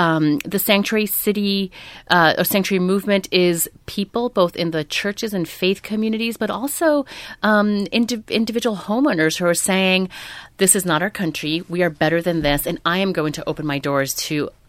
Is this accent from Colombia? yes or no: yes; Colombia; now in United States; I am an immigrant from Colombia and my parents made personal sacrifices to flee both poverty and violence in Colombia